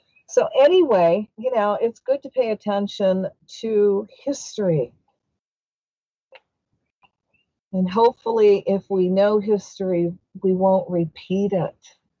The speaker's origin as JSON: {"language": "English", "town": "Dearborn", "region": "Michigan", "country": "United States", "tie": "born or raised there", "said": "Now, I come from Michigan. I actually come from Dearborn, Michigan, the hometown of Henry Ford. And when I grew up, it was really, really racist."}